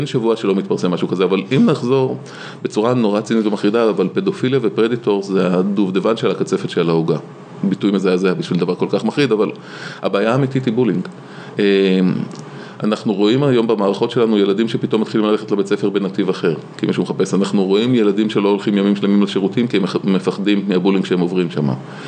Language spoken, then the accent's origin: Hebrew; United States; אני אמריקאי גם.